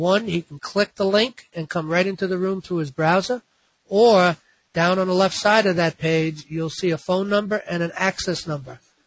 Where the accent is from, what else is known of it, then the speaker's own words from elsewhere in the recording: New York, United States; I happen to know because I'm from the Bronx and I've been in Bergen County many times.